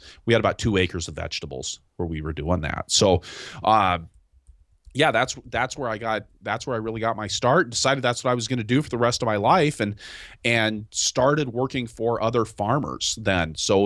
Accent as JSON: {"language": "English", "town": "Seattle", "region": "Washington", "country": "United States", "tie": "born or raised there", "said": "So I actually grew up in the city. I grew up in Seattle."}